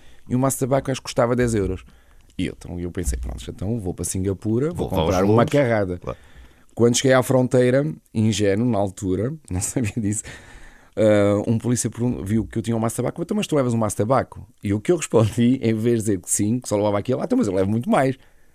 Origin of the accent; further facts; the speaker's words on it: Portugal; olha, sou português